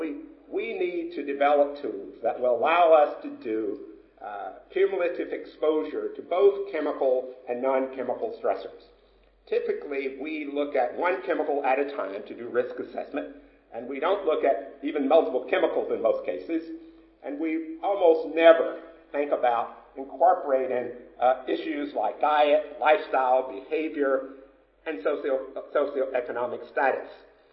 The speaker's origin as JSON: {"language": "English", "region": "Tennessee", "country": "United States", "tie": "born or raised there", "said": "I grew up in Cock County in a rural part of Tennessee"}